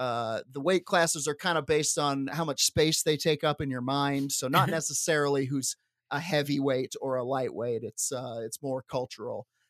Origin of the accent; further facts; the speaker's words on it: Aberdeen, Scotland, United Kingdom; born there; I was born in Aberdeen, Scotland.